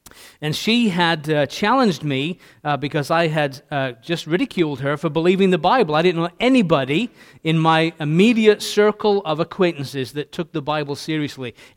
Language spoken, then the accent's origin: English; Leeds, Yorkshire and the Humber, United Kingdom; And we were involved in a little gospel hall in Leeds, my hometown.